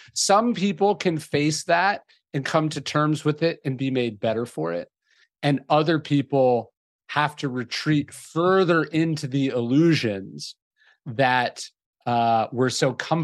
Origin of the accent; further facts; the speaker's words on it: California, United States; now in Texas, United States; I'm from Northern California.